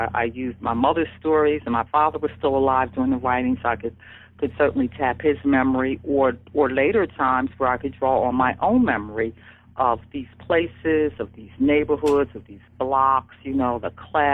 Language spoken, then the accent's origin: English; Philadelphia, Pennsylvania, United States; Because we were raised in West Philadelphia.